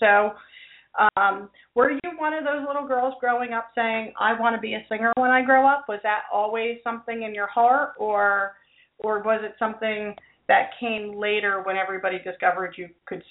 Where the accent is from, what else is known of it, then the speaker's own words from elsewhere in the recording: East Coast, United States; now in Louisville, United States; 3 years ago, we moved to Louisville, Kentucky from New Jersey. Everybody kind of knows I'm from the East Coast.